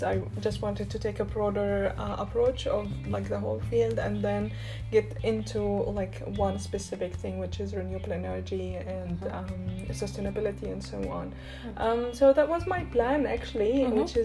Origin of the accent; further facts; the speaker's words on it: Egypt; now in Berlin, Germany; Well, I'm from Egypt, and I have been living in Berlin for 4 years.